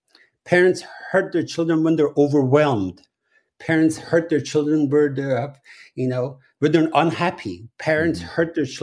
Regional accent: Iran; when I was growing up in Iran

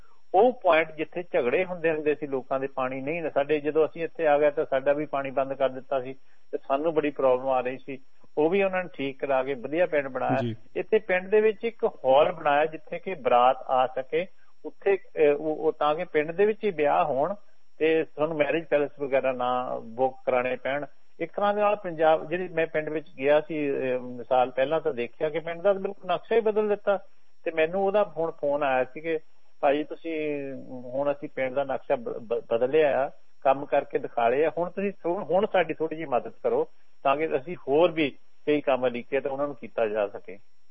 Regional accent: Punjab, India; moved away as an adult; ਇੱਥੇ ਆਉਣਾ ਚਾਹੁੰਦੇ ਸੀ, ਜਦੋਂ ਸਾਨੂੰ ਮੌਕਾ ਮਿਲਿਆ ਤਾਂ ਅਸੀਂ ਉਹ ਪੰਜਾਬ ਨੂੰ ਛੱਡ ਕੇ ਇੱਥੇ ਆ ਗਏ

